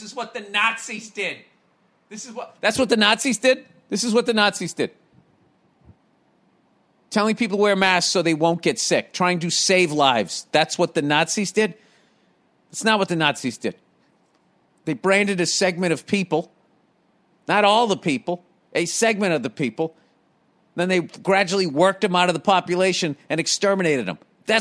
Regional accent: United States; Like, it's New Year's Eve. I'm an American.

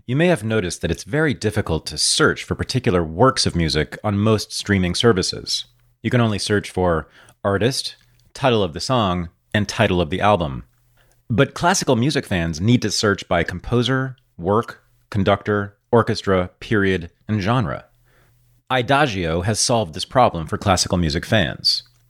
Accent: Berkeley, California, United States; which is San Francisco, which is basically my hometown. I grew up across the bay in Berkeley, as a lot of people know.

